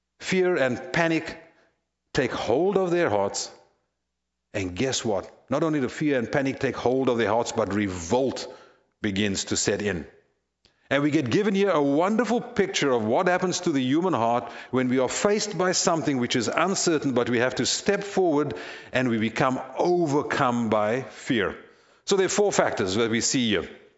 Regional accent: South Africa; As you know, I'm a person of color and I grew up in South Africa. And what did that mean? It means that I lived in a segregated neighborhood, I went to a segregated school, and I traveled on segregated transport.

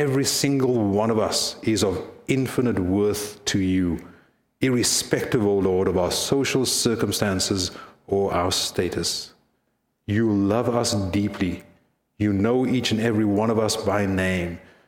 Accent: South Africa; I grew up in South Africa. When I grew up, as I've shared with you, at the time of huge political unrest and turmoil, I grew up at a time of student unrest

